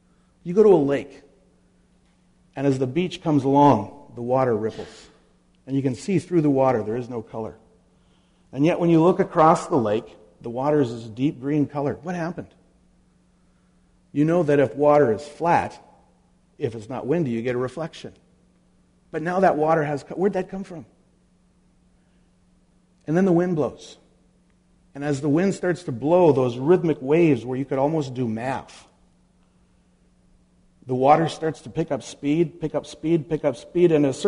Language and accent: English; Red River Valley, United States; And growing up in the Red River Valley, I thought, where did they find enough dirt and rock to pile up that high to make a mountain?